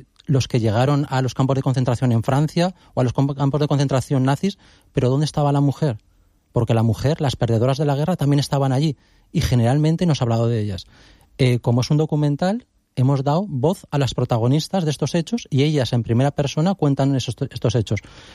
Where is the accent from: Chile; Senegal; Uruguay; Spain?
Spain; Huesca, Aragon; Yo soy de Huesca, he estudiado en la universidad en Zaragoza